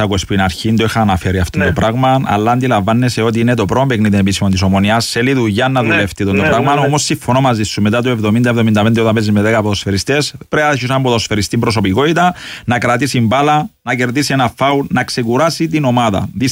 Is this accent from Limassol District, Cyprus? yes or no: yes; Akrounta, Limassol District, Cyprus; Ναι, είμαι από Ακρούντα, εγώ είμαι, ναι.